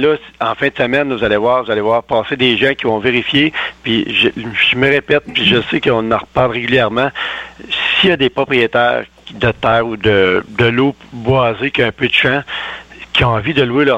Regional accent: Quebec, Canada; Chez nous, dans la MRC de Bécancour, dans les municipalités

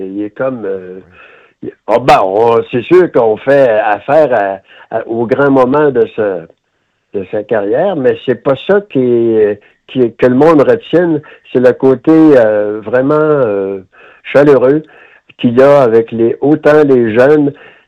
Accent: Quebec, Canada; Puis moi, je viens de la région de Victoriaville.

